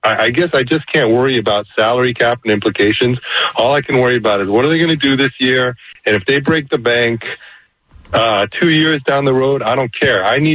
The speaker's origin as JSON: {"language": "English", "region": "East Coast", "country": "United States", "tie": "born or raised there", "said": "I grew up on the East Coast, but I imagine war is a global game."}